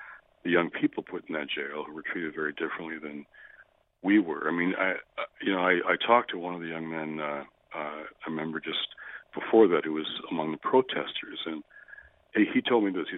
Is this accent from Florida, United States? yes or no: no; Detroit, Michigan, United States; And I start with my own story in Detroit, where I grew up